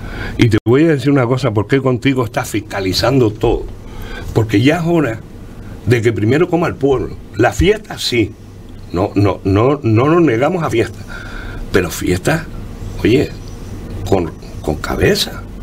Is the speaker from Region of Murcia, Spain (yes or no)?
no; Tarajalejo, Canary Islands, Spain; Tú, como sabes, yo soy de Tarajalejo.